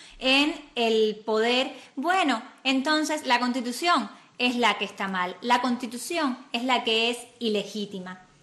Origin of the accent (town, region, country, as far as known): Cuba